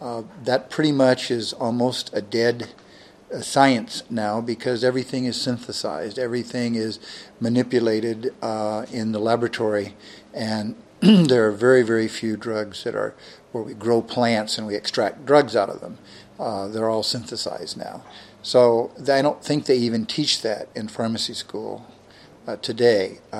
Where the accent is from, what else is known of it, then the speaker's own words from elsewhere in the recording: Tucson, Arizona, United States; Born and raised in Tucson, went to school at the University of Arizona and got a degree in pharmacy.